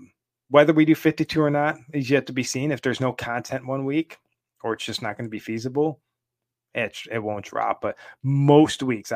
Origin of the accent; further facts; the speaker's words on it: Buffalo, New York, United States; Again, I am from Buffalo, so when I have teams that do well, I'm cautiously optimistic.